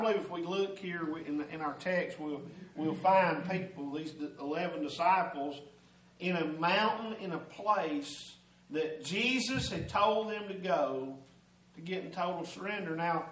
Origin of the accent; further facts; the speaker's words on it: Blairsville, Georgia, United States; I pastored in my hometown in Blairsville, Georgia, at the Harmony Grove Baptist Church for almost 16 years. That's our home.